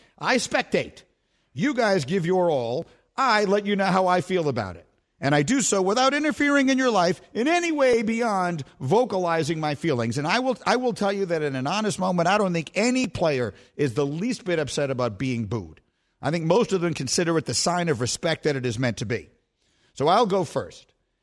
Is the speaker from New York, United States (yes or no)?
yes; New York, United States; I was a Knicks fan growing up in New York